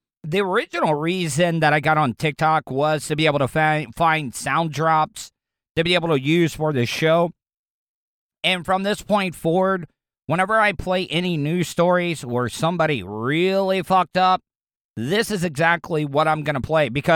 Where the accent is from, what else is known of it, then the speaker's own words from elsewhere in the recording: the South, United States; especially growing up in the South, we always would have Roman candle fights